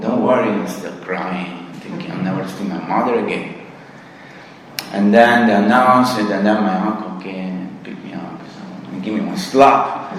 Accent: Australia; I don't know Australian mothers, okay, I'm an Australian here, a few.

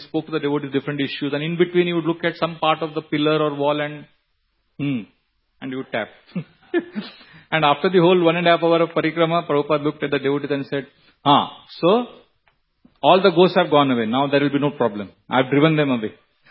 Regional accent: Mumbai, Maharashtra, India; when I was growing up in Mumbai, we had a swimming pool in our colony.

